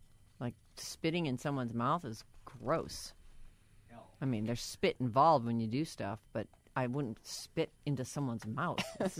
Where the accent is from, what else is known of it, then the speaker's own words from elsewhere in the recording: Massachusetts, United States; where I grew up in Massachusetts, Wheel of Fortune is on first.